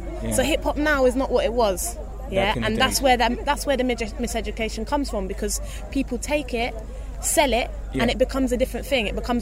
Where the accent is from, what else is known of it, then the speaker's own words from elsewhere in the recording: London, United Kingdom; I was born and raised in London, and hip-hop is my life.